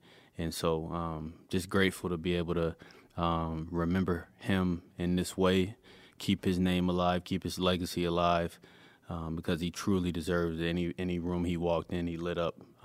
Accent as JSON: {"language": "English", "town": "Syracuse", "region": "New York", "country": "United States", "tie": "born or raised there", "said": "they have no ties to look, my hometown, Syracuse, whatsoever, but they are friends of mine"}